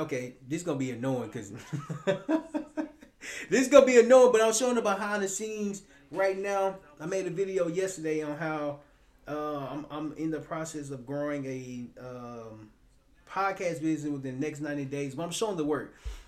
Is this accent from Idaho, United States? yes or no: no; Little Rock, Arkansas, United States; now in Temple, United States; I'm from Temple. I'm in Temple right now. Well, not from. Originally, I'm from Little Rock, Arkansas, but I stay in Temple now.